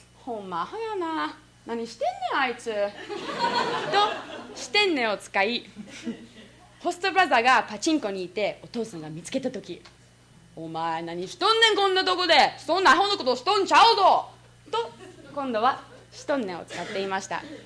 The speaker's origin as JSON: {"language": "Japanese", "region": "Kansai", "country": "Japan", "accent": "Kansai", "said": "今でも無意識のうちに関西弁を話してるみたいです。"}